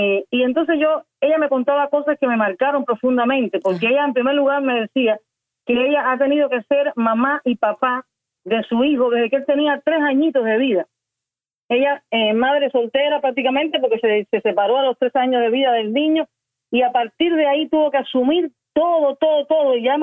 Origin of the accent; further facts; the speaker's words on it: Cuba; en mi país